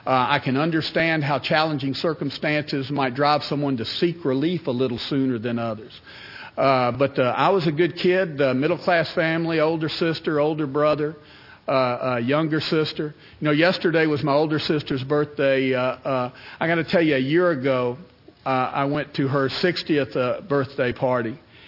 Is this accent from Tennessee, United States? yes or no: yes; Smyrna, Tennessee, United States; I grew up in Smyrna, Tennessee. Smyrna's a small town outside of Nashville, about 30 miles.